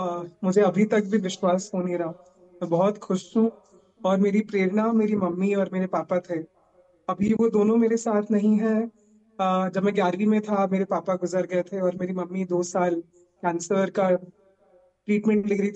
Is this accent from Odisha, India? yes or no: yes; Odisha, India; मैं उड़ीसा से हूँ